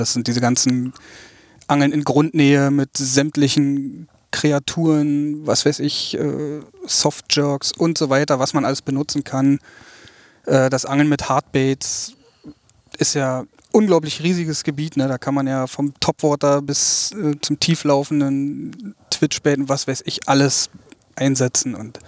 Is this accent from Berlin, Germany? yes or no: yes; Berlin, Germany; born there; Genau, also ich komme aus Pankow, bin da geboren, wohne mittlerweile auch wieder in Pankow, bin immer mal wieder ein bisschen hin und her gezogen, so in Berlin und ja, jetzt mit Frau und Kind sind wir wieder in Pankow